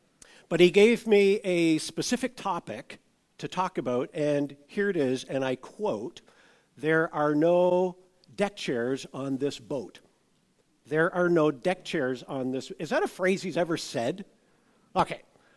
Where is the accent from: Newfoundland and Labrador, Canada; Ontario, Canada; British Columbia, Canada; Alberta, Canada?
Ontario, Canada; Meaford; now in Kincardine, Canada; I grew up in Meaford on the bay. We live in Kincardine, not on the bay.